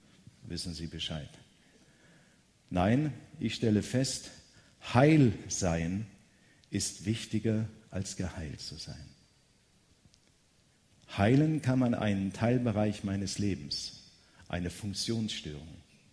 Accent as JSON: {"language": "German", "town": "Marburg", "region": "Hesse", "country": "Germany", "said": "Ich komme aus Marburg, der Stadt Elisabeth von Thüringen."}